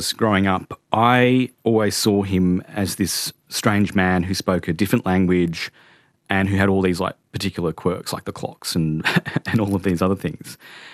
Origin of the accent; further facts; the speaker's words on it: Australia; I'm gay. I'm Australian, 10 years younger.